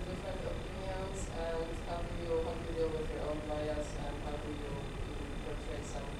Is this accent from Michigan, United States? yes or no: no; Chicago, Illinois, United States; I'm from Chicago, I'm with the Video Chamba group, and I have a question.